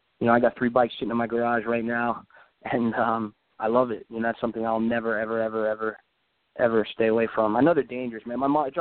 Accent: Bronx, New York, United States; I remember living in the Bronx. You know, I was there till maybe third grade is when I moved out of the Bronx. But we lived in Parkchester in the pink brick building down in the Bronx.

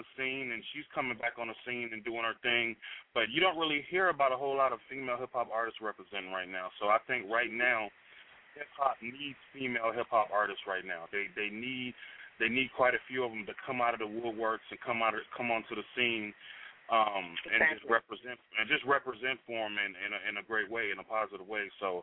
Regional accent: Chicago, Illinois, United States; Now, Chi-Town, you know, first of all, I got to give you props and, you know, for representing my hometown, because, you know, that's where it's at.

